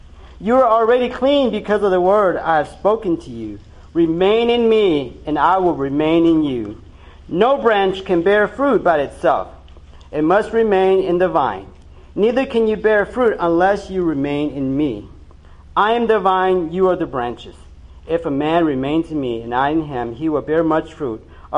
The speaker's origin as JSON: {"language": "English", "country": "Laos", "moved": "yes", "said": "When I came over from Laos, we were a poor family."}